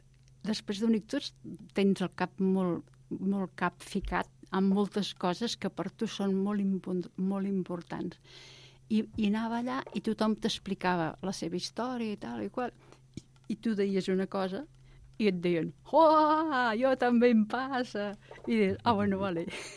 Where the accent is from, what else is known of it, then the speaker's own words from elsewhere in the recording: Cardona, Catalonia, Spain; born there; moved away as an adult; now in Barcelona, Spain; jo vaig néixer a Cardona, en una casa de pagès, molt gran